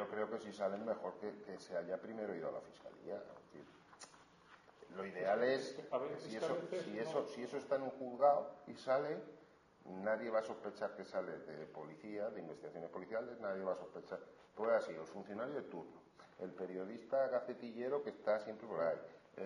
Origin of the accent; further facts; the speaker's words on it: Spain; Yo soy español, lo tengo claro